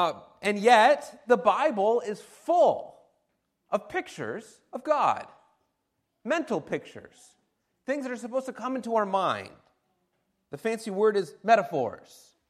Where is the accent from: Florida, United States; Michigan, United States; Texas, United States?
Michigan, United States; Detroit; now in Dubuque, United States; We come from Detroit, Michigan, so we are also adjusting to Dubuque life.